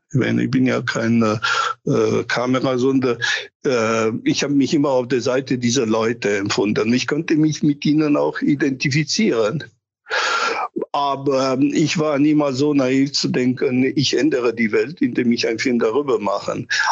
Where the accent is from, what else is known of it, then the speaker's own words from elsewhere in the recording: Romania; born there; German is a second language; Ja, ich bin gebürtiger Rumäner